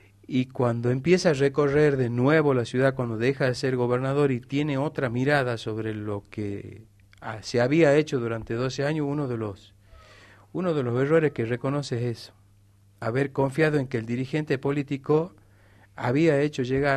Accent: San Miguel de Tucumán, Tucumán, Argentina; esa es una ambición que tenemos como tucumanos y como ciudadanos de San Miguel de Tucumán

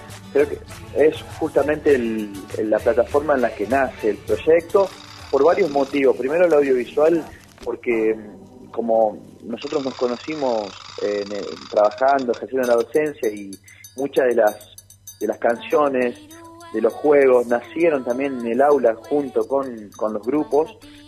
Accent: Santa Fe, Argentina; santafesino, que también docente, músico, recreólogo

